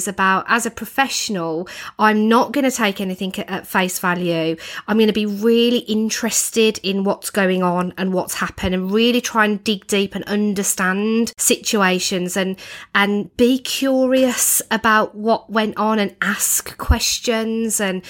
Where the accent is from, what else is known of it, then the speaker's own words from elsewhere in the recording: United Kingdom; as Brits, you know, as British people